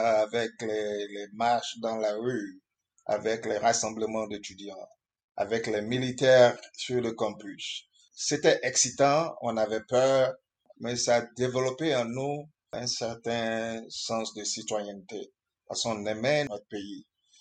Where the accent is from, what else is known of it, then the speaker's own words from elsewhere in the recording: Treichville, Abidjan, Côte d’Ivoire; Je suis né à Abidjan, j'ai grandi à Trècheville.